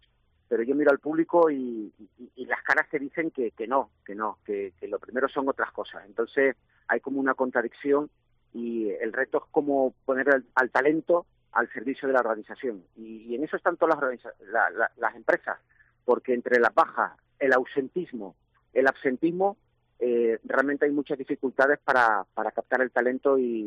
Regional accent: Ibiza, Balearic Islands, Spain; yo soy de Baleares. Yo nací en Ibiza. Sí, mi familia es de Ibiza, de la Cala San Vicente.

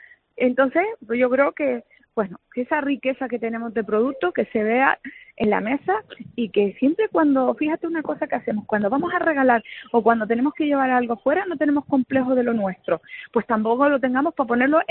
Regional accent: Canary Islands, Spain; Yo soy Gran Canaria hasta la médula.

